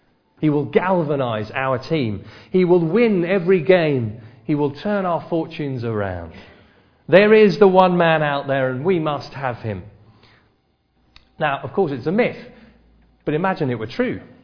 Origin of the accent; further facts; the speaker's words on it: Australia; now in London, United Kingdom; Well, I'm Australian, but I've lived in Highbury for a while, so I suppose I follow Arsenal.